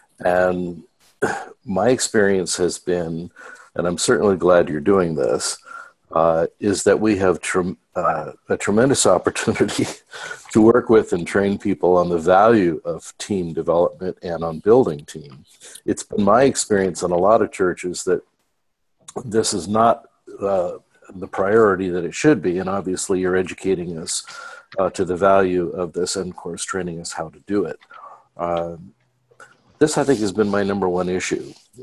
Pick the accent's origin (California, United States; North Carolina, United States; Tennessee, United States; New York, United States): California, United States; Los Angeles; I'm from Los Angeles, California.